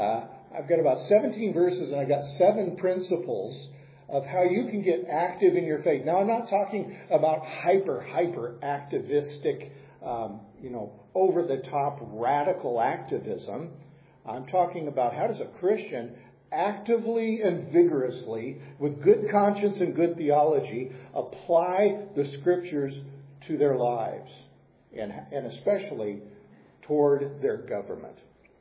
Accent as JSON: {"language": "English", "country": "United States", "said": "It hurts me as an American because I love this country. But I love being an American"}